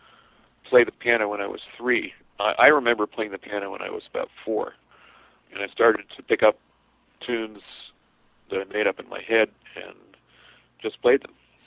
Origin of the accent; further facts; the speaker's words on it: New York City, New York, United States; also born or lived in Paris, France; I was born in Paris, France, and mostly raised in New York City.